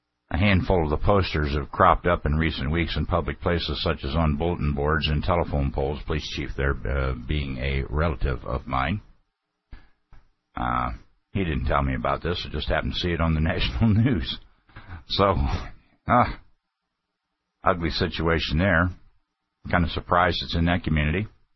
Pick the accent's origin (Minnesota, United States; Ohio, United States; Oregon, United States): Ohio, United States; my home state, my former state where I was born and raised, good old Ohio.